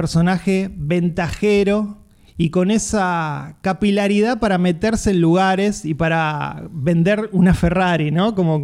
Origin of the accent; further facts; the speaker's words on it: Argentina; lo que somos los argentinos